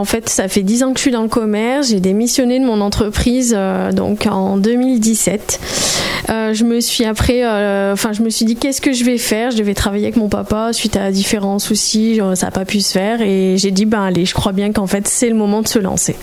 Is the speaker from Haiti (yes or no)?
no; Le Puy-en-Velay, Auvergne-Rhône-Alpes, France; now in Firminy, France; j'ai 26 ans, je suis native du Puy-en-Velay, j'habite Firminy depuis 2014.